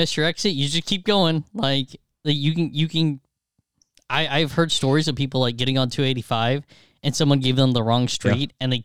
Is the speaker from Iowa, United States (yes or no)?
no; North Carolina, United States; also born or lived in Atlanta, United States; So I was born in Atlanta, yeah, but we left when I was in third grade. So I don't remember much of it, right? And then lived in North Carolina. And then my freshman year in high school, we moved back.